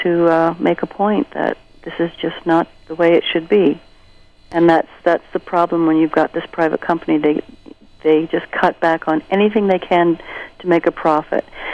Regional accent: Canada; I think as a Canadian society, we realize that, you know, these people have, you know, their human rights have been violated drastically.

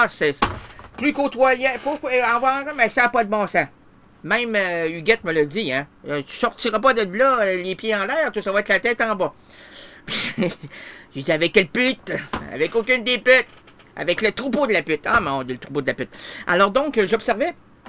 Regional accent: Quebec, Canada; Non, non, mais moi, je suis un Québécois

